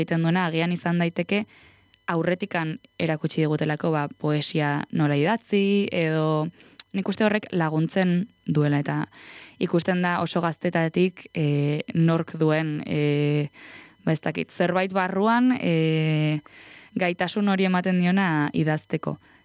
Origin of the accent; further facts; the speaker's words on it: Oiartzun, Basque Country, Spain; gure herrian Oiartzunen urtero egiten da prosa eta poesia sari banaketa